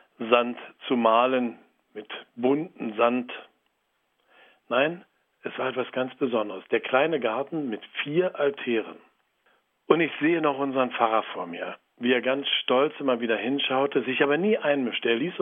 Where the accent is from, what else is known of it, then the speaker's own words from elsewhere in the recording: Berlin, Germany; Ich bin aufgewachsen in Berlin, in der Diaspora, in einer kleinen Gemeinde. Wir hatten eine Notkirche.